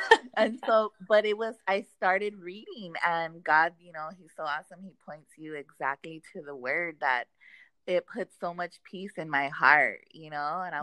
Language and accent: English; El Cerrito, California, United States; Oh, I'm from El Cerrito, girl. It's like close to East LA. And it's in LA.